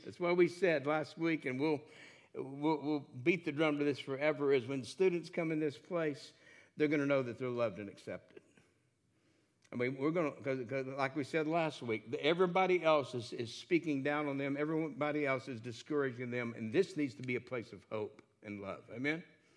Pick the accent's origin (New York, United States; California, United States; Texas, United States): Texas, United States; also born or lived in Corpus Christi / North Pole, Alaska / Washington State / Lake Jackson; I was born in Corpus. We moved to North Pole, Alaska, to Washington State, to all over East Texas. And by the time I was going into my ninth grade year, we moved to south of Houston, a place called Lake Jackson, Texas.